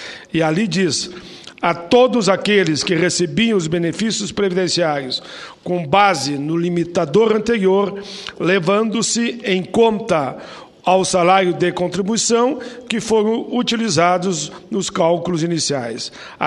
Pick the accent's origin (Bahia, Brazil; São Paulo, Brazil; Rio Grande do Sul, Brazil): Rio Grande do Sul, Brazil; até porque a nossa gente gaúcha recebe sempre de coração aberto a todos aqueles que visitam o nosso estado